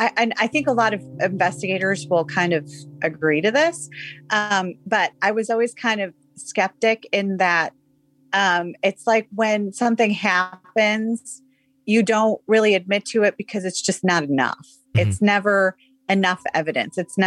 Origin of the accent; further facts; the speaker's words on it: Chicago, Illinois, United States; half of my childhood was, I grew up in Chicago and I lived near Resurrection Cemetery